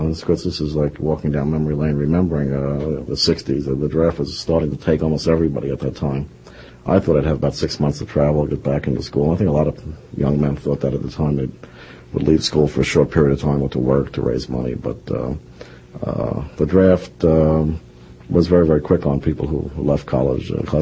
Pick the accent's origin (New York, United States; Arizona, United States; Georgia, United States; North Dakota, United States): New York, United States; Yes, I was born in New York City and moved to Long Island with my parents at a very early age.